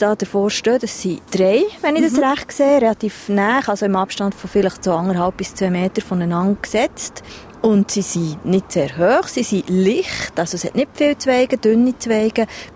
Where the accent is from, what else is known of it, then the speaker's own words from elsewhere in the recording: Switzerland; bei uns in der Schweiz.